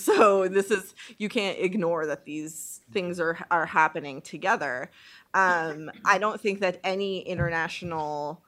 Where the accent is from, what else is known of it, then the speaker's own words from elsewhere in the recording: Republika Srpska, Bosnia & Herzegovina; so my hometown's in Republika Srpska, so if you want to get more complicated, just like keep asking me details.